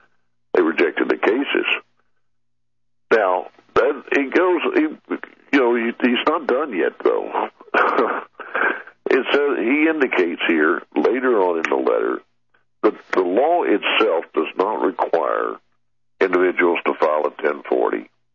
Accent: Shreveport, Louisiana, United States; It's a letter to Mr. Claudie Baker in Shreveport, Louisiana. I hear my hometown.

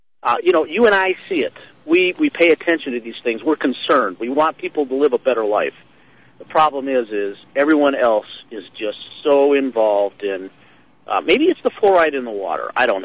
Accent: Ohio, United States; Yeah, I'm originally from Ohio, but I'm down in Florida for the next month and a half to get out of that cold.

